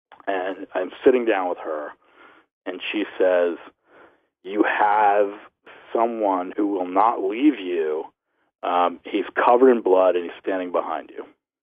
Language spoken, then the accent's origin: English; New Jersey, United States; Growing up in New Jersey and kind of I was the only Jewish kid in, like, an Italian and Irish neighborhood.